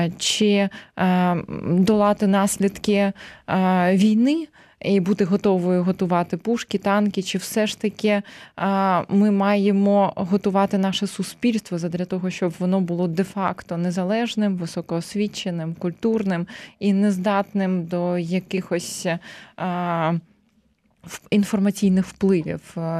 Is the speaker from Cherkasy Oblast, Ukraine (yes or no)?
yes; Cherkasy, Cherkasy Oblast, Ukraine; born there; я сама дівчинкою народилася в Черкасах